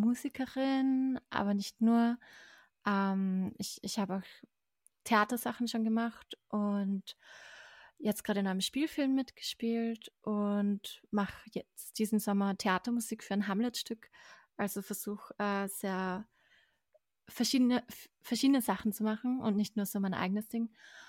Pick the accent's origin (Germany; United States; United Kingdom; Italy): United Kingdom; first language English; German is a second language; Also ich bin halb Britin, deswegen ist es quasi so meine Muttersprache Englisch.